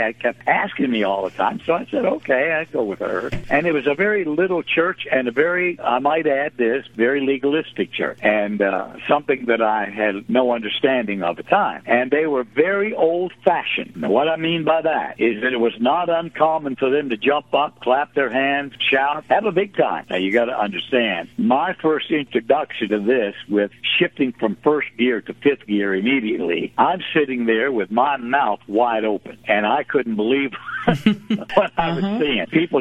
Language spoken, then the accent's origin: English; Canada; being a Canadian and you're listening